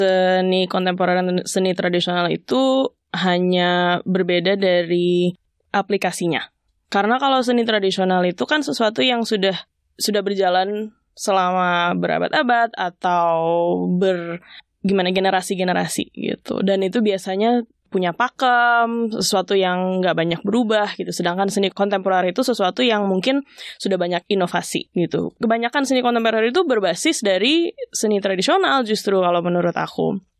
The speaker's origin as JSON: {"language": "Indonesian", "region": "Jakarta", "country": "Indonesia", "tie": "born or raised there", "said": "aku sebagai orang yang dari kecil tinggalnya di Jakarta"}